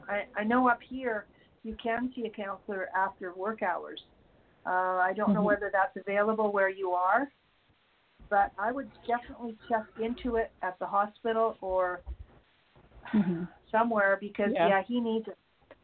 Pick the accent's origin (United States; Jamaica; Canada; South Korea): Canada; Okay, I'm from Canada, so I don't know what 1099 is, okay?